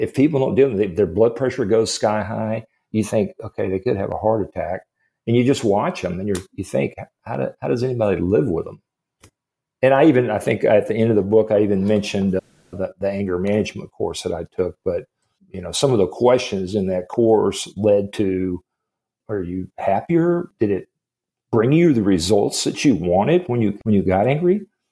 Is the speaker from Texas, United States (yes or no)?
yes; San Antonio, Texas, United States; when I grew up in San Antonio, Highway 35 was this massive highway